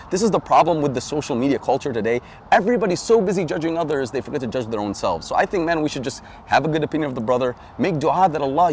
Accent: United States; Look, I mean, growing up as an American Muslim, anytime we hear anybody becomes Muslim.

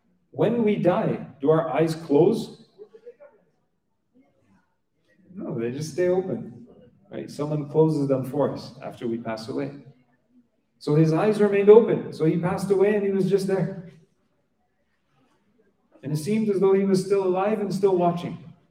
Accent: Montreal, Quebec, Canada; I remember when we were young, we came from Montreal.

